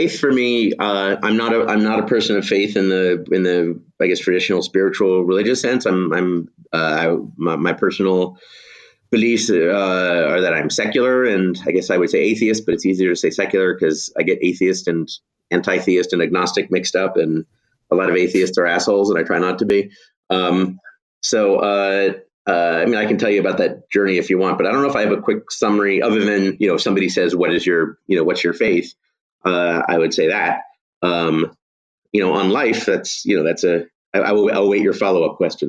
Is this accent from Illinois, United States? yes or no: yes; Chicago, Illinois, United States; I mean, I grew up in Chicago and, you know, I'd heard of the Second City, but I never went there when I was a kid.